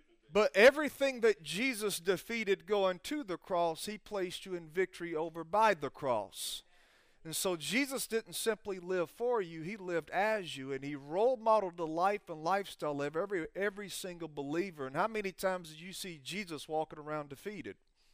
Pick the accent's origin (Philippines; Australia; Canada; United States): United States; Alabama; I'm from Alabama, so it's roll tide, bro. I mean, football's a big thing there.